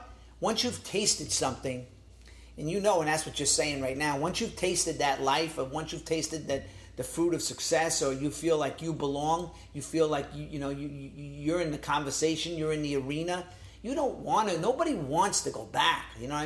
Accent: New York, United States; I grew up in New York.

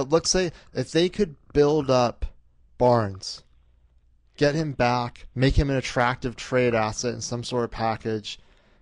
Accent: Arizona, United States; I grew up in Arizona, so I watch Pac-12 basketball all the time.

